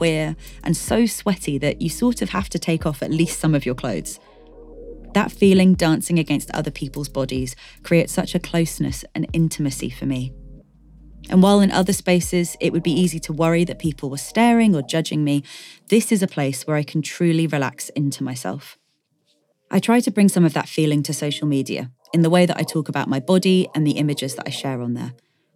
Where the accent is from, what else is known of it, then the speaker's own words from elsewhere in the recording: United Kingdom; I'm dual heritage. I'm British and Sri Lankan. But I'm white passing.